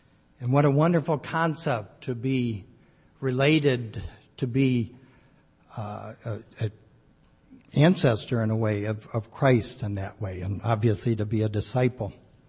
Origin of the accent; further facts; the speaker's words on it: Arlington Heights, Illinois, United States; And I know the church I grew up in Arlington Heights, at one time had four.